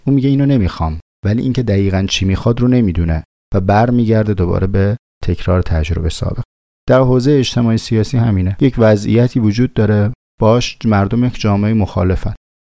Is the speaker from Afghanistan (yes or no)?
no; Tehran, Tehran Province, Iran; من از شهر خودم مثال میزنم، مثلا توی شهر تهران